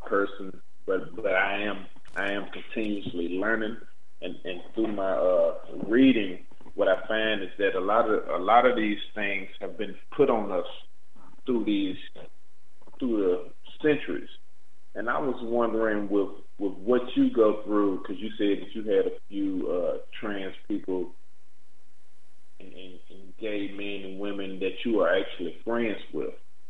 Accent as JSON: {"language": "English", "town": "Chattanooga", "region": "Tennessee", "country": "United States", "said": "Also, I'm from Tennessee. Well, actually, I'm from Chattanooga, and I'm a short ways from Atlanta."}